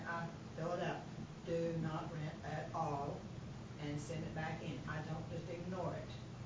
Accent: Mile Park, Arkansas, United States; from Mile Park, Arkansas.

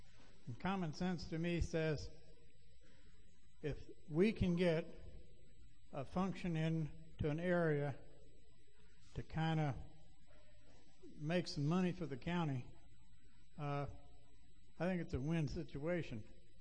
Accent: Des Moines, Iowa, United States; I came from Des Moines, Iowa. The Newton track there put that part of the state on the map.

